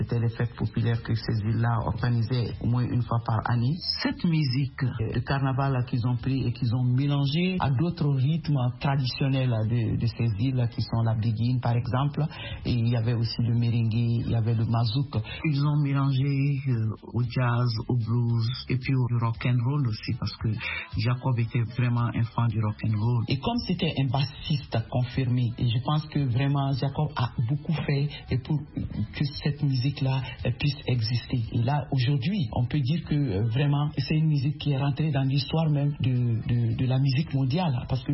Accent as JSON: {"language": "French", "country": "Mali", "said": "Moi, je suis malienne, par exemple, d'origine."}